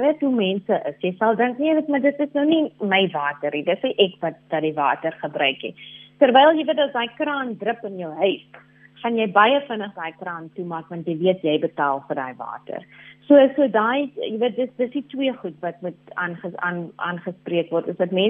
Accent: Northern Cape, South Africa; ek is oorspronklik van die Noord-Kaap en daar, jy weet, sit ons met bitter min water in dele van die Noord-Kaap.

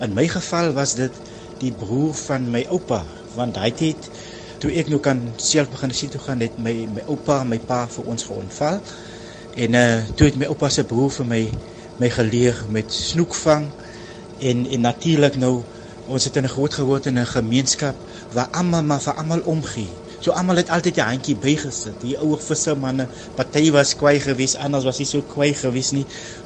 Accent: Lamberts Bay, Western Cape, South Africa; Ek is in 1970 gebore in Lammersbay, het hier groot geword, het die skool gegaan in Lammersbay. Ons was maar 'n visser familie, gesin. Redelijk arm groot geword

